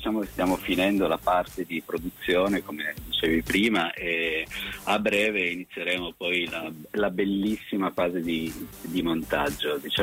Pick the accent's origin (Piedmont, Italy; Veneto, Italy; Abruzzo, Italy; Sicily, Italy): Piedmont, Italy; Turin; Io sono di Torino.